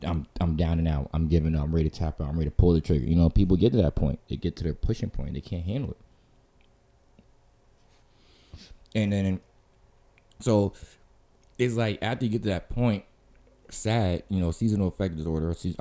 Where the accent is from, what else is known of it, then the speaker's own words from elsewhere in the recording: Florida, United States; Some people play ball outside, you know, especially growing up in Florida.